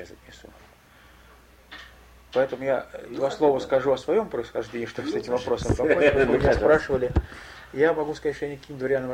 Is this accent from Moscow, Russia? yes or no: yes; Moscow, Russia; Да, я очень старый москвич.